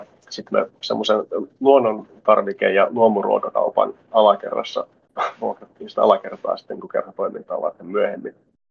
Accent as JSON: {"language": "Finnish", "town": "Rovaniemi", "region": "Lapland", "country": "Finland", "said": "kun mä oon Rovaniemeltä kotoisin"}